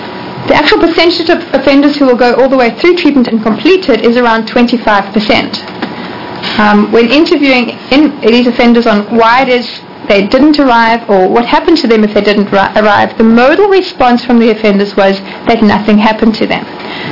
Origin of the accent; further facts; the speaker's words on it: South Africa; accent: South African; my accent is South African, not Australian.